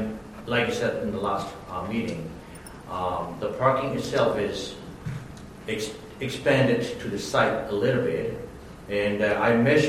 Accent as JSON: {"language": "English", "country": "Myanmar", "second_language": "English", "said": "I'm originally from Burma, Myanmar, which is called Myanmar also right now."}